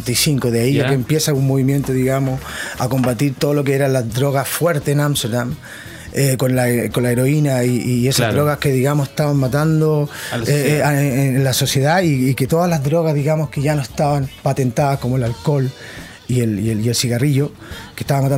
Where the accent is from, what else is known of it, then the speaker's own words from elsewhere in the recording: San Antonio, Valparaíso, Chile; now in Netherlands; Estoy de vacaciones aquí en Chile, soy de San Antonio.